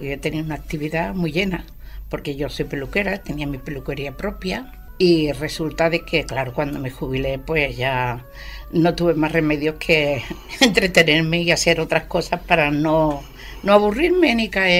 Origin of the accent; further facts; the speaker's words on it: Cádiz, Andalusia, Spain; Yo soy de Cádiz. Cádiz Capital.